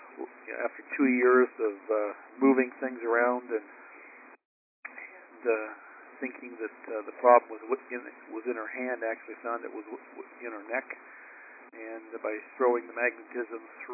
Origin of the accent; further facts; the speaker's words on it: Sandy, Utah, United States; from Sandy, Utah.